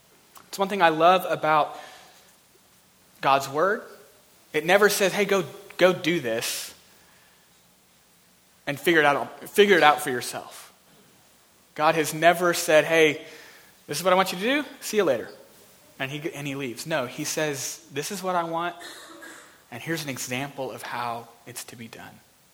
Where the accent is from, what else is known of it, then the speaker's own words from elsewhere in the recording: Texas, United States; So I grew up in Texas. I was born and raised in Texas.